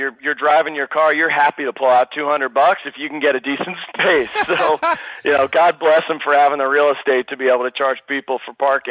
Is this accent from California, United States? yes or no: yes; Sacramento, California, United States; Yeah, well, and that's my my hometown city almost. I was born and raised in Sacramento.